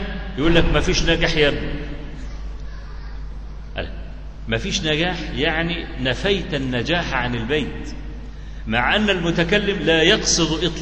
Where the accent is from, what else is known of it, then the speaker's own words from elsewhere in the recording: Egypt; لطوخ دي جمع لطخ يعني عندنا في مصر